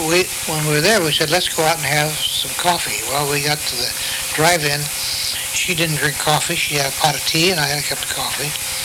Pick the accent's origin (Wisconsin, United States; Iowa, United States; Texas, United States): Iowa, United States; born there; now in California, United States; I was born in Iowa. And my parents and my uncles and aunts moved.